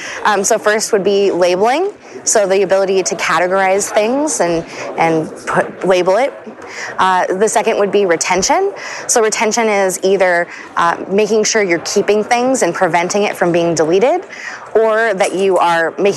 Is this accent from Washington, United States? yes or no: yes; Seattle, Washington, United States; I'm from Seattle.